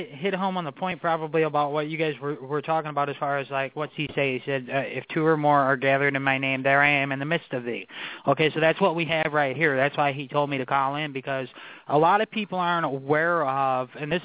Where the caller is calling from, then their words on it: Ottawa, Illinois, United States; Okay, I'm calling from Ottawa, Illinois.